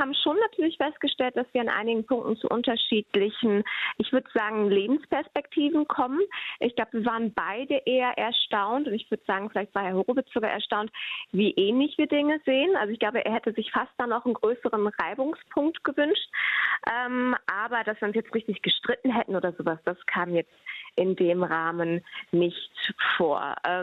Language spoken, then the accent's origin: German; Cologne, North Rhine-Westphalia, Germany; now in Vienna, Austria; ich freue mich sehr, mich heute hier von Wien in meine Heimat Köln dazuschalten zu dürfen.